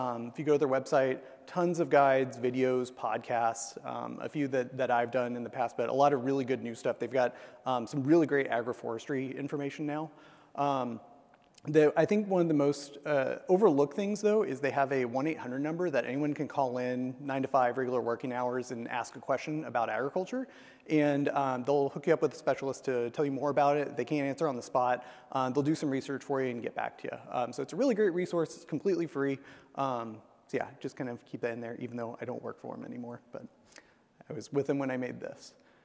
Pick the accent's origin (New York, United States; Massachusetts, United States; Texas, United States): Texas, United States; also born or lived in Iowa; I'm from Texas originally, but have bounced back and forth between Texas and Iowa